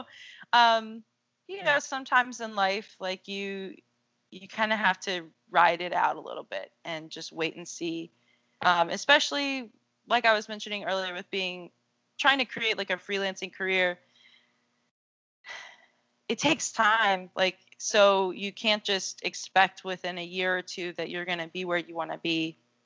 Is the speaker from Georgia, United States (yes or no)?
yes; Georgia, United States; we decided at that point, like, maybe we'll go back to Georgia because we're both from Georgia.